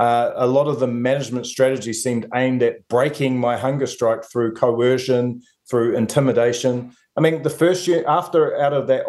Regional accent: South Auckland, Auckland, New Zealand; they were a lot like some of the guys I grew up with in South Auckland.

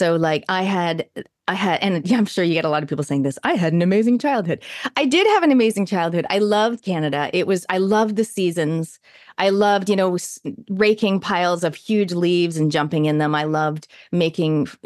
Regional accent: New Zealand; accent: Kiwi; moved away as an adult; It's because I was too old. I was 23. I think you have to be about, I don't know, 13 or even 10 to lose your accent. But on top of that, the Kiwi accent, as you probably know, is quite hard to mimic.

